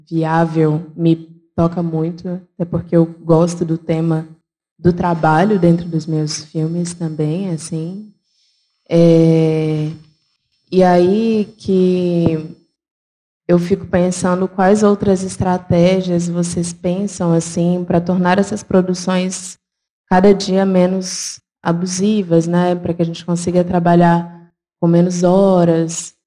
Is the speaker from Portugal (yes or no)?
no; Belo Horizonte, Minas Gerais, Brazil; now in São Paulo, Brazil; sou de Belo Horizonte, mas moro em São Paulo.